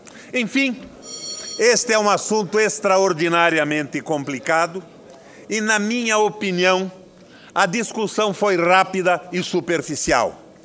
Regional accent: Brazil; Vou votar contra, sem a menor sombra de dúvida, porque sou brasileiro.

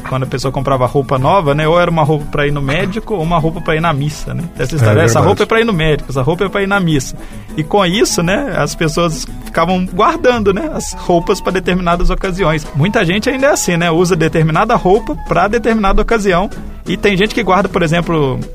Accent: São João del Rei, Minas Gerais, Brazil; Em São João del Rei, por exemplo, né, minha terra lá em Minas Gerais

